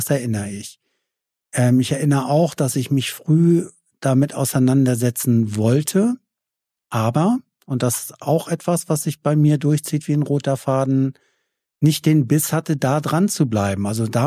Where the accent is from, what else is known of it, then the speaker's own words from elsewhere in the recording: Kiel, Schleswig-Holstein, Germany; Ich komme aus Kiel